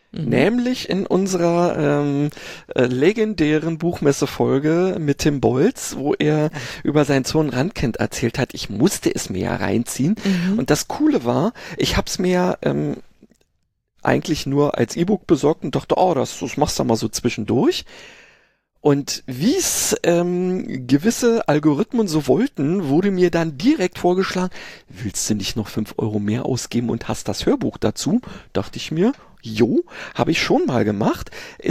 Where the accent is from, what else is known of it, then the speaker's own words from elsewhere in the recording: Berlin, Germany; ich habe zwar natürlich das Zonenrandgebiet als Wessi sozusagen, also Westberliner, ja auch mal als Begriff gekannt